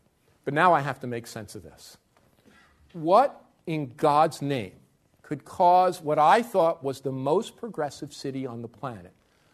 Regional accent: Newark, New Jersey, United States; born there; middle class neighborhoods, like I was born into in Newark, working class, middle class neighborhood. I moved to in North Arlington.

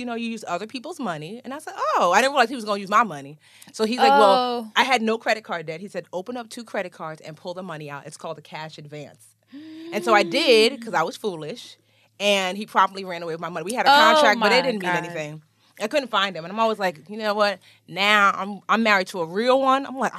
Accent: Nigeria; I'm Nigerian. Both my parents were born in Nigeria. Shout out Igbo Kwenu.

